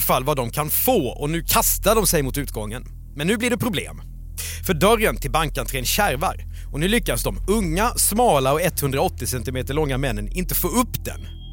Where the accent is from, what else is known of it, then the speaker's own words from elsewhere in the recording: Skåne, Sweden; accent: Scanian; Min skånska får, ändå, ja, får du ändå ge mig att, ja, vi får in Skåne här i avsnittet.